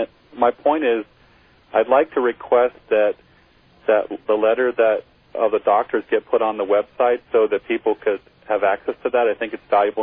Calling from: Grass Valley, California, United States; I'm calling from Grass Valley, California.

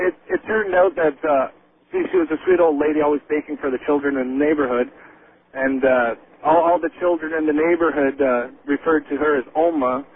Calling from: Kingston, Ontario, Canada; I'm calling you from Kingston, Ontario, Canada.

